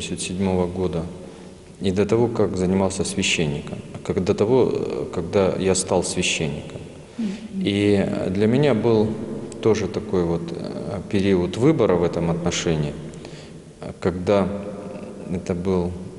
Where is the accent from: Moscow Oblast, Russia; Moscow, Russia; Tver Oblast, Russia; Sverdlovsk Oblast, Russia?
Sverdlovsk Oblast, Russia; Polevskoy; Я сам родом из Полевского.